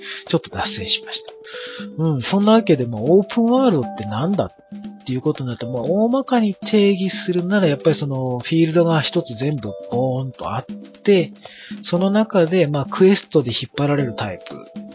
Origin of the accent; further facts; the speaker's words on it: Yokohama, Kanagawa, Japan; 私横浜出身ですけど知りませんでした。